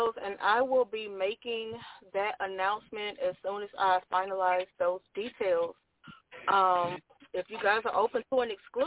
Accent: Georgia, United States; Okay, so I am a Southern Belle. I am from Georgia, born and raised.

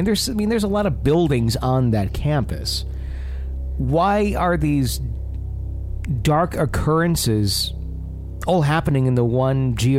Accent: Lubbock, Texas, United States; I grew up in Lubbock and never heard a word about this, which is just amazing to me

